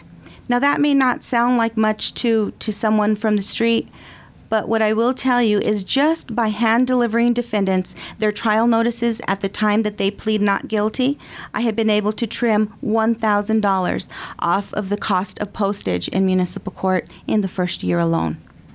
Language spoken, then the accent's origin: English; United States; I was born and raised here in Grant County, and I have chosen to raise my family in this community.